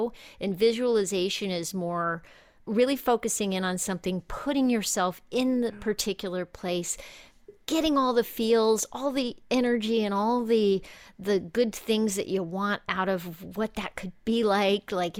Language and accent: English; El Paso, Texas, United States; I grew up in El Paso, Texas, and we had big sky, yes.